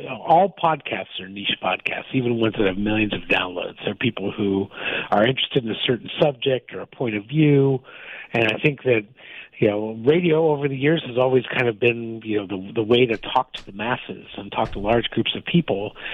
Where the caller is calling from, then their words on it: New York City, New York, United States; New York City. Honking horns in the background.